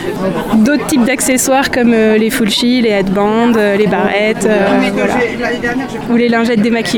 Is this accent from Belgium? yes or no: no; Brittany, France; now in Normandy, France; c'est un petit clin d'œil entre ma région d'origine, qui est la Bretagne, et la région où je vis, qui est la Normandie